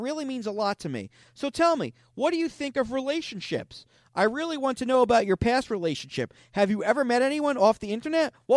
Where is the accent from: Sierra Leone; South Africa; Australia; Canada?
Canada; now in New York, United States; I grew up mainly in Canada